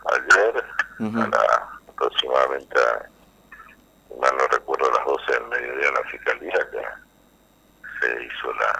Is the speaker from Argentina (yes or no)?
yes; Argentina; yo soy un ciudadano común, como vos, que transito las calles de mi pueblo hace 54 años, que me crié acá, frente a la Plaza San Martín, jugando en la Plaza San Martín.